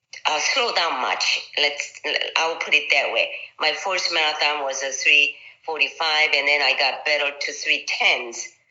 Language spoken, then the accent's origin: English; Seoul, South Korea; I made a trip to my hometown, Seoul, Korea, and I came home a few extra pounds.